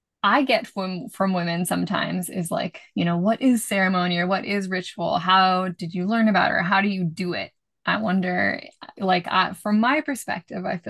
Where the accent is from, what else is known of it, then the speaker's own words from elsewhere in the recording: Washington, United States; I'm from Washington State, and a woman that I did El Camino de Santiago with, she lives in Langley